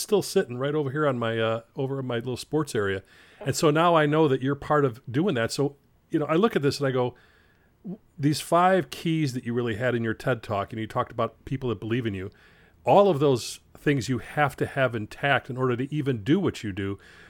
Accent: Chicago, Illinois, United States; because I grew up being a Rams fan, even though I'm from Chicago

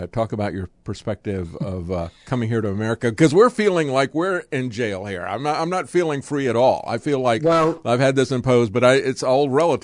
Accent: Florida, United States; You know, I grew up in Florida where there were a lot of Cuban refugees.

